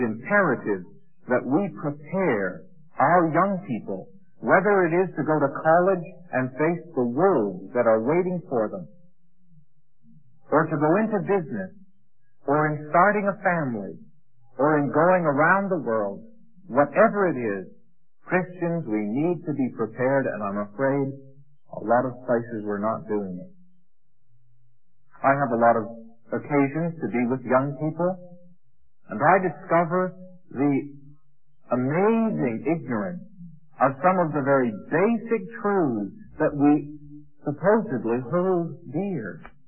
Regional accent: Canada; It's like being a Canadian, you know. People say, what's a Canadian? Well, I'm not an American. Yeah, well, all right. Well, and I'm not an Englishman. I'm not British.

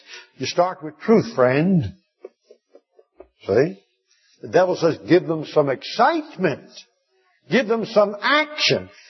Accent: Pennsylvania, United States; I'm an old Pennsylvania Dutchman. I was born in Lancaster County among the Mennonite and Amish people. And we had a word.

